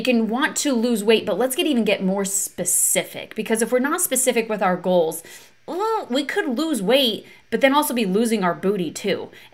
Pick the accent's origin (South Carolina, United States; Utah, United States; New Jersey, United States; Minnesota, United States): Utah, United States; also born or lived in California; And I am from Southern Utah. I originally lived out, originally from Utah, and then I moved to California, and now I'm back in Utah.